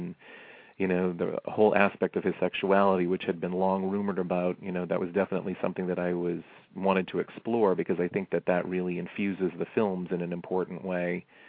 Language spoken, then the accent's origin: English; Lewiston, Maine, United States; the typical, you know, kid growing up in Lewiston, Maine, that's for certain.